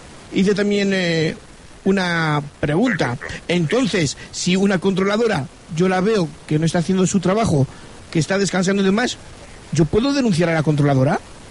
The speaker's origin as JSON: {"language": "Spanish", "town": "Miranda", "region": "Castile and León", "country": "Spain", "said": "de donde yo soy, de Miranda"}